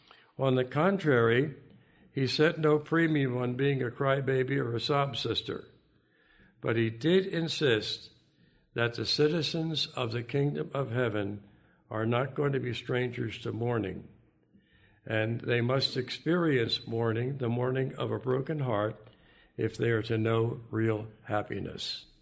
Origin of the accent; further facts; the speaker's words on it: Philadelphia, Pennsylvania, United States; I remember not long ago, up in my hometown of Philadelphia